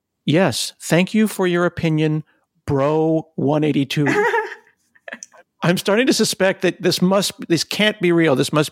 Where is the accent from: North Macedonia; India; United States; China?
United States; Portland, Oregon; as a Portlander, I'm from Portland, which is basically Canada.